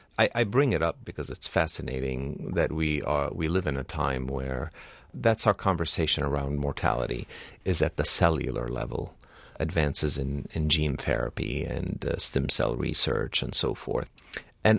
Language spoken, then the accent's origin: English; United States; born there; more logical for me to return to the U.S. as an American born